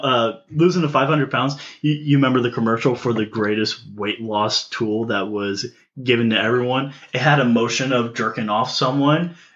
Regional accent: Texas, United States; we're from Texas. We're not going to walk over to a trash can.

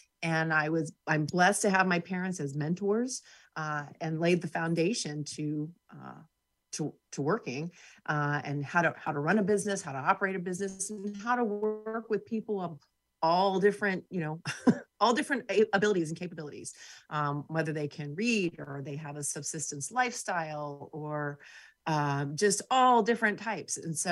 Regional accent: Alaska, United States; So I grew up in Alaska in the mid-70s and 80s, and they started their own businesses up here.

